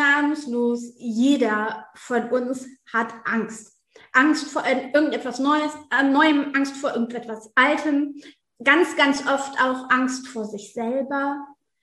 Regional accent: North Rhine-Westphalia, Germany; bin 36, glaube ich. Oh, so mit meinem Alter habe ich immer Schwierigkeiten. Ich komme auf jeden Fall aus der Nähe von Düsseldorf

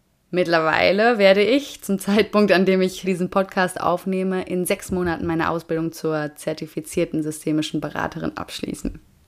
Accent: Germany; wie sehr ich meine Heimat eigentlich vermisste und fing auch an, zum allerersten Mal Deutschland auf eine gewisse Art und Weise zu schätzen

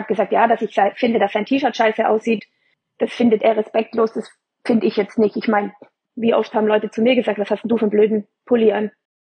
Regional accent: Baden-Württemberg, Germany; ich komme aus Schwaben

